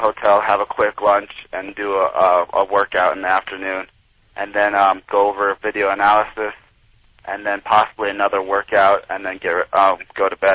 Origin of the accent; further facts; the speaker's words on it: Vail, Colorado, United States; I grew up in Vail. I've lived here for 21 years now.